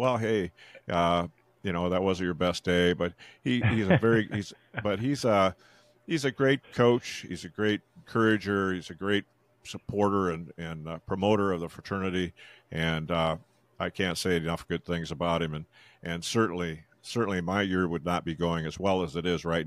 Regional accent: Madrid, Iowa, United States; I was from Madrid.

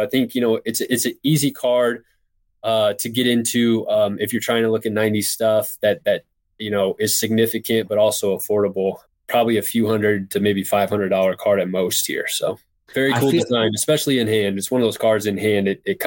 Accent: Quincy, Illinois, United States; he's from Springfield, Illinois, and I'm from Quincy, Illinois, which is an hour and a half from Springfield.

